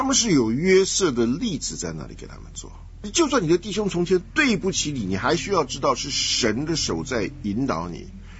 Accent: China; 当然我们中国人的这个语法是没有时事的

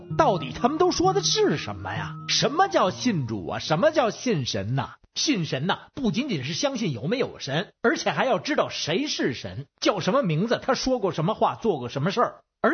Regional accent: Beijing, China; 我是北京的

